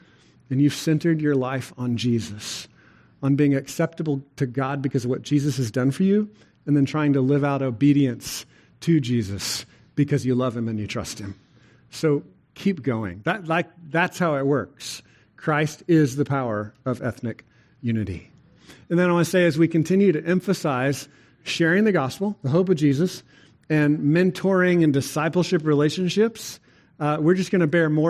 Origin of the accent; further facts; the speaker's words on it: Texas, United States; I like it. I like that I'm a Texan.